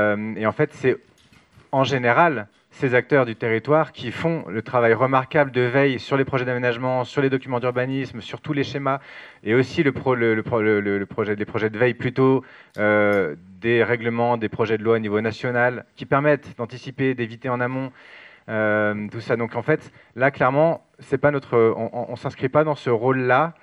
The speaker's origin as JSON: {"language": "French", "region": "Île-de-France", "country": "France", "said": "moi je viens d'Île-de-France à la base"}